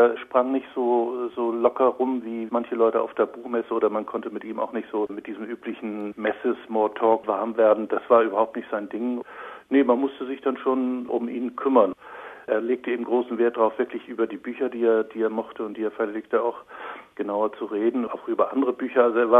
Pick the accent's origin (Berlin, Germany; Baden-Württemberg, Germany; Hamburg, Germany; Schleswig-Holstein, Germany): Schleswig-Holstein, Germany; Flensburg; Also ich komme selber aus Norddeutschland, eigentlich noch nördlicher als Lutz. Also ich komme aus Flensburg